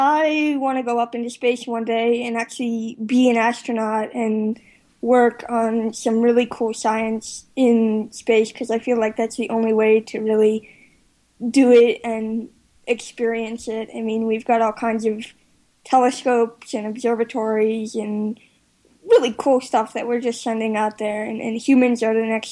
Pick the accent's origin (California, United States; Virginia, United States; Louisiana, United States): Virginia, United States; Newport News; I was fortunate enough to be at NASA Langley, which is very close to my hometown of Newport News.